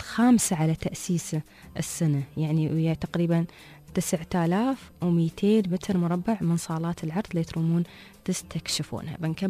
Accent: Abu Dhabi, United Arab Emirates; هي أكبر مدينة ألعاب داخلية موجودة عندنا في أبوظبي

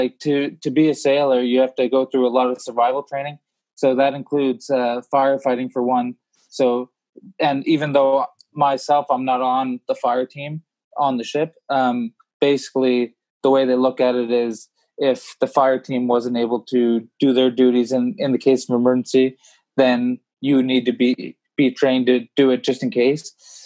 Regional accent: Halifax, Nova Scotia, Canada; We're tied up in my hometown of Halifax

